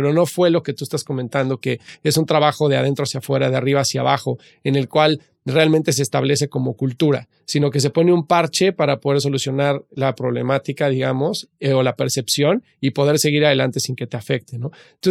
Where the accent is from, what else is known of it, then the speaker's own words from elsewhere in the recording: Mexico; yo que soy mexicano, que tuve la fortuna de poder estudiar en Estados Unidos